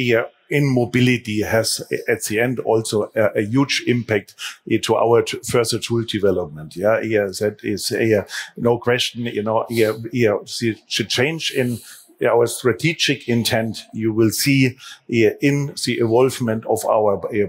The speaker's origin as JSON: {"language": "English", "town": "Munich", "region": "Bavaria", "country": "Germany", "tie": "born or raised there", "second_language": "English", "said": "I would love to see this in other parts of the world as well, including in my hometown, Munich."}